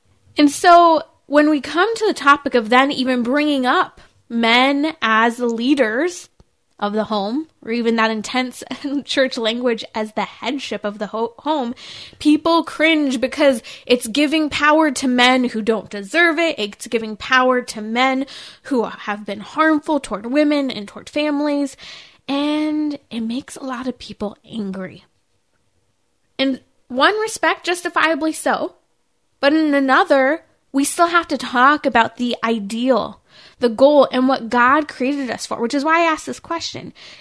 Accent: Lake Arrowhead, California, United States; I'm from the Inland Empire. Well, a little higher up, about 6,000 feet up, Lake Arrowhead.

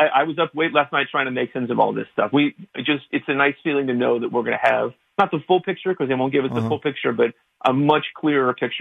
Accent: Texas, United States; In my home state of Texas, I think they've been setting records every single day.

